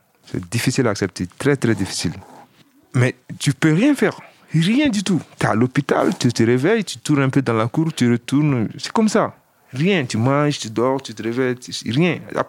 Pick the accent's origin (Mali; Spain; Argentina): Mali; moved away as an adult; now in Villetaneuse, France; j'ai 32 ans et je viens du Mali. Du Mali, je suis passé par l'Algérie, la Libye et l'Italie. Et je suis venu à Villetaneuse